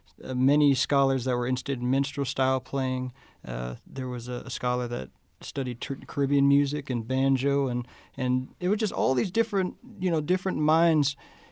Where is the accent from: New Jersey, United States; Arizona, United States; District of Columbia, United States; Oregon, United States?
Arizona, United States; moved away as an adult; I'm from Arizona originally, and after that event, I just packed up all my stuff and moved and started embracing the music.